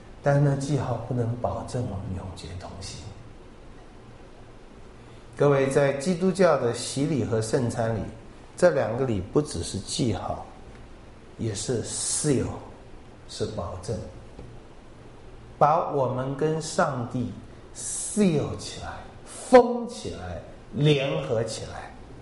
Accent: China; 我们中国人都想，哎呦，这戴安娜是被撞死的、凶死的，再用她的戒指啊。

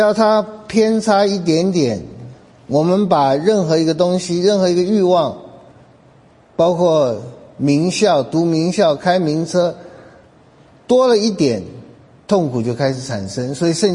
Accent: Taiwan; 我是72岁的，所以我小的时候是很久以前了。我们小的时候在台湾，我没有饿肚子

